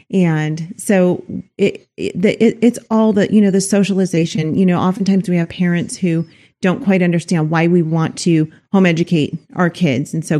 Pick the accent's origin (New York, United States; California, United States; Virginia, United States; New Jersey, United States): California, United States; Los Angeles; Well, we're from Los Angeles.